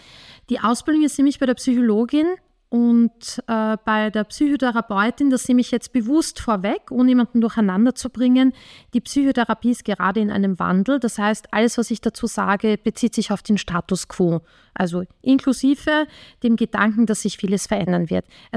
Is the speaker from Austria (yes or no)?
yes; Vienna, Austria; ich komme aus Wien.